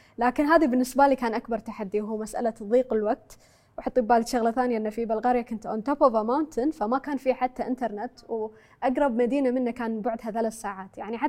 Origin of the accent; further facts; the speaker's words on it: Kuwait; كان على المناهج اللي عندنا بالكويت